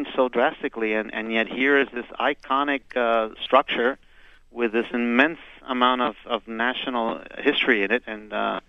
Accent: Miami, Florida, United States; I remember as a young student growing up in Miami, I lived in the Rhodes sections of Miami, and I went to St. Peter and Paul School.

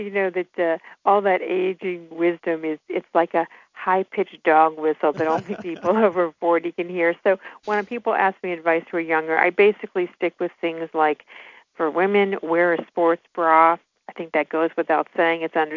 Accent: Mobile, Alabama, United States; I happen to be, you know, not everybody knows this, but from Alabama. I'm from Mobile, Alabama

